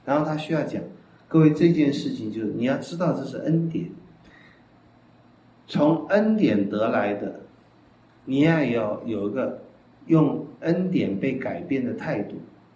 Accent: China; 我在想，第一天我们中国人会拼命捡

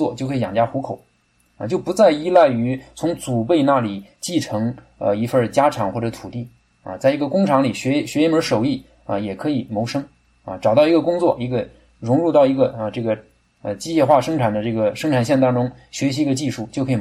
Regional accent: Kaifeng, Henan, China; 因为我的老家开封出现在这个文章里

